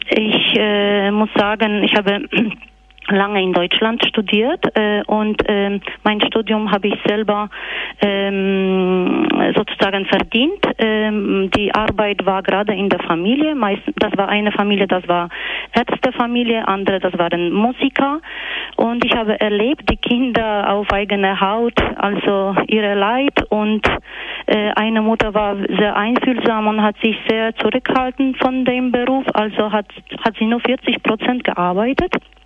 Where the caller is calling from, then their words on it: Switzerland; ich rufe aus der Schweiz, selber bin keine Schweizerin.